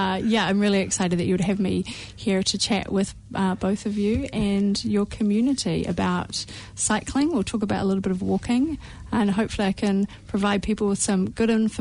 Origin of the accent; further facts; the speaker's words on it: Wellington, New Zealand; now in Auckland, New Zealand; So I'm from Wellington originally.